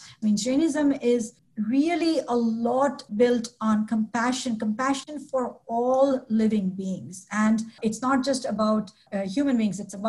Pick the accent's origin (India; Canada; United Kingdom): India; moved away as an adult; now in Indianapolis, United States; I was born into a Jain family. I was born and raised in India, came to the United States when I was 24, and have been in Indianapolis for the past 26 years.